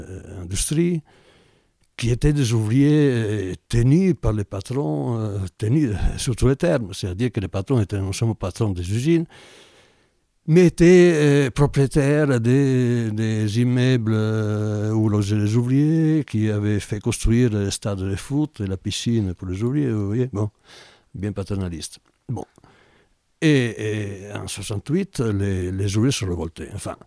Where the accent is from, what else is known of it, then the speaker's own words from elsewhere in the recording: Veneto, Italy; French is a second language; Moi, je viens d'une province d'Italie, la province de Vicenza, dans le nord-est, à 80 km de Venise, dans les terres